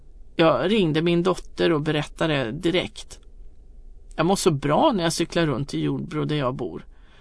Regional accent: Côte d’Ivoire; now in Sweden; Jag kom till Sverige från Elfenbenskusten 2009. Jag tyckte det såg så märkligt ut när vuxna och inte bara barn cyklade här.

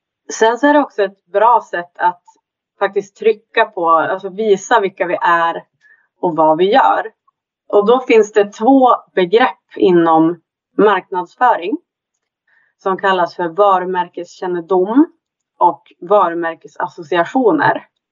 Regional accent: Umeå, Västerbotten County, Sweden; now in Stockholm, Sweden; Men jag kommer från Umeå i grunden och har bott i Stockholm i nästan 10 år.

